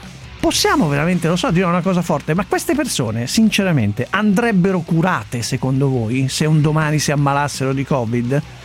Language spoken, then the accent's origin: Italian; Sesto San Giovanni, Lombardy, Italy; Io sono di Sesto San Giovanni, peraltro, però ma dai, l'orgoglio milanese, Milano è avanti.